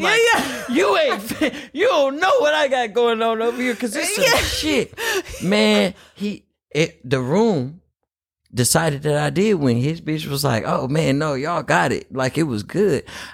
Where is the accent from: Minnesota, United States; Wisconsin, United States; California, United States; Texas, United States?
California, United States; Oakland; First of all, I'm from Oakland. We drive crazy anyway.